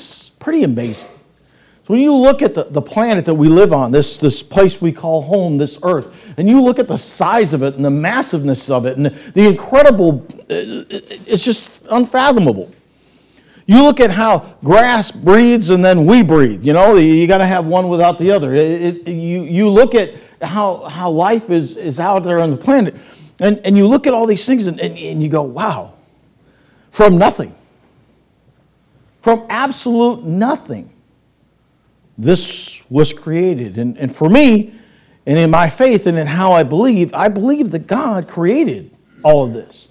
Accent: East Coast, United States; But I am from the East Coast, and my mom opens one present tonight.

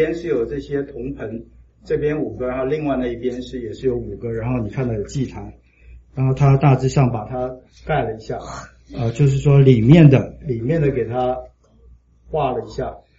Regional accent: China; 我们就是中国人，就是什么都凑合啊

